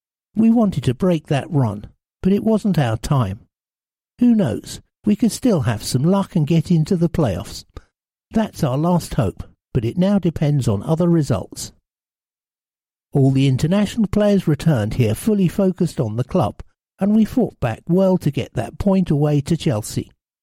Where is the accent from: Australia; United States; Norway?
Norway; now in London, United Kingdom; where I grew up in Norway.